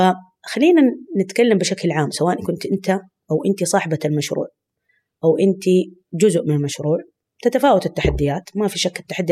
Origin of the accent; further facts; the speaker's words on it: Saudi Arabia; يعني سواء عندنا في السعودية أو في دول الخليج